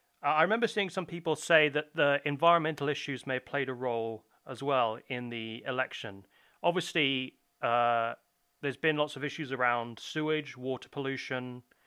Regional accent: London, United Kingdom; But I remember going back, and I can mock the people there because I am from London.

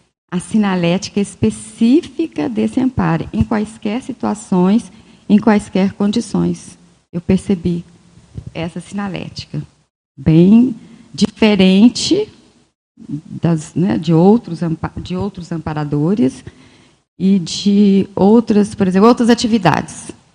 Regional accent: Minas Gerais, Brazil; como boa mineira, né, ficamos todos ali, o que é isso, como é?

